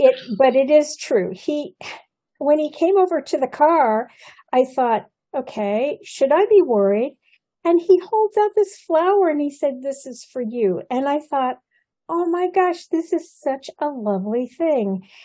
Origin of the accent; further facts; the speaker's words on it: Midwest, United States; I grew up in the Midwest, where people are pretty much hardworking, nose to the grindstone.